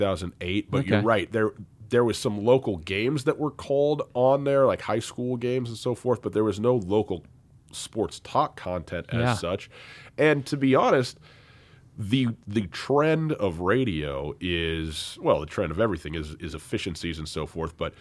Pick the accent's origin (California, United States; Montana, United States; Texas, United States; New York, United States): Montana, United States; Missoula; I mean, to do this work in my hometown and really with culture to break ground. I mean, there's never been a local sports talk radio show as such in Missoula or anywhere in Montana.